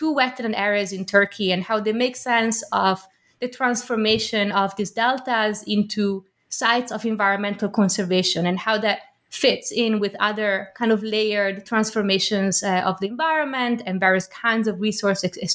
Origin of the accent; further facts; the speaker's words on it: Milan, Lombardy, Italy; We had Turkish neighbors growing up in Milan.